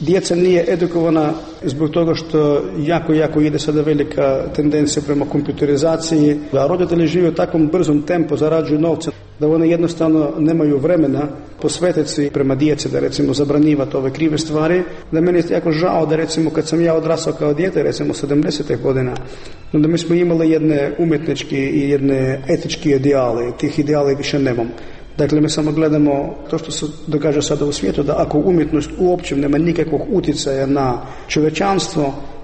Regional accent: Ukraine; also born or lived in Russia; ja ne mogu biti objektivno jer sam Ukrajinac. Treće, ja sam odrasao u Rusiji

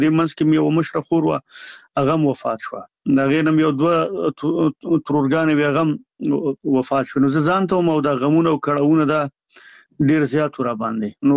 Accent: Nangarhar, Afghanistan; زموږ کلی د دغه نه ډېر لرې دی، د جلال آباد نه، د ښار نه

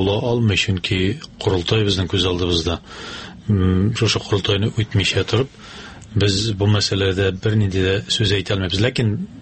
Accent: Olytarkhan, Tatarstan, Russia; born there; Мин иң беренче үзем туым белән Тәтеш районыннан, Олытархан дип аталган авылдан

